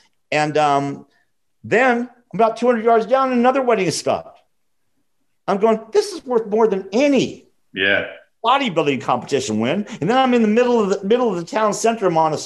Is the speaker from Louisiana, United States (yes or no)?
no; California, United States; I'm from California. I live near Malibu, that dirty little beach over the hill.